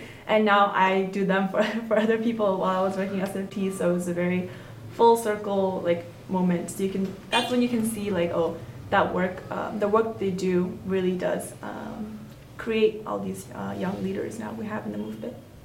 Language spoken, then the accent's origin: English; Dharamsala, Himachal Pradesh, India; born there; also born or lived in Boston; I was born in Dharamsala. Okay. And I lived in Kanki for 1 year. and then in Boston